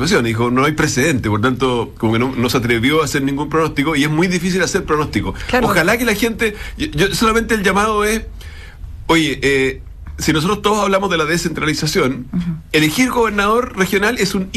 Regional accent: Portezuelo, Ñuble, Chile; mi tierra es Portezuelo. Portezuelo es una comuna, bueno, ustedes la conocen, como a 30 kilómetros de Chillán hacia la costa, digamos. Valle Litata, Secano Costero.

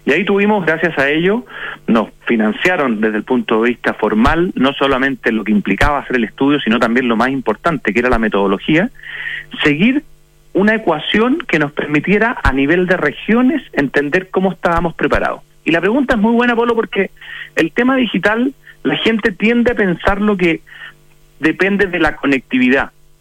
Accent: Chile; nosotros como chilenos

